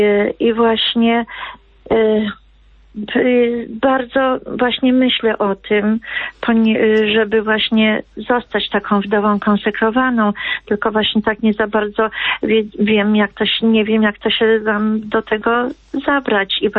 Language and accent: Polish; Łódź, Łódź Voivodeship, Poland; ja jestem Łodzianką i właśnie byłam w Łodzi teraz, na grobie moich rodziców, mojego brata